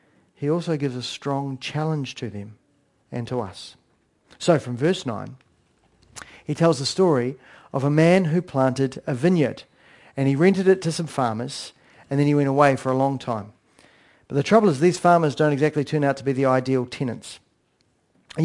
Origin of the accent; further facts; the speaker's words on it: New Zealand; And because I'm a Kiwi